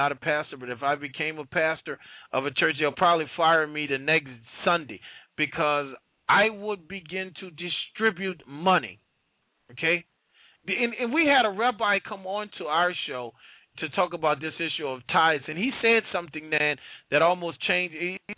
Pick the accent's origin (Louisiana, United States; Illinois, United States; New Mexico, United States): Louisiana, United States; New Orleans; Yeah, well, yeah, I'm from the Lower Ninth.